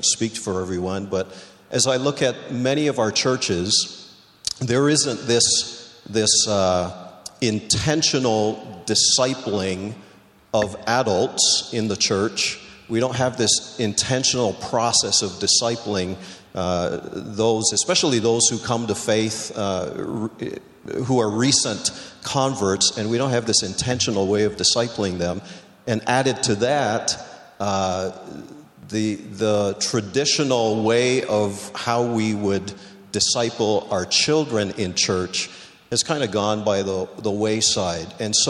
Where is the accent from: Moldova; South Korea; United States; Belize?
Belize; now in Toronto, Canada; I did not have the privilege of growing up in Canada. I'm originally from Belize in Central America